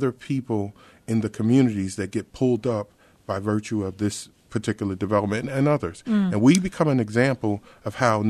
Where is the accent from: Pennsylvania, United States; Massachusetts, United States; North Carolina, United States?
Pennsylvania, United States; Philadelphia; the mere fact that I grew up in Mantua all my life